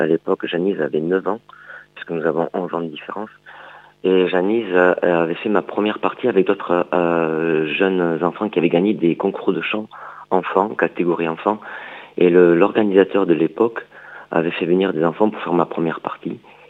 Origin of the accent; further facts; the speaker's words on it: Nouvelle-Aquitaine, France; Parce que moi, je suis des Landes.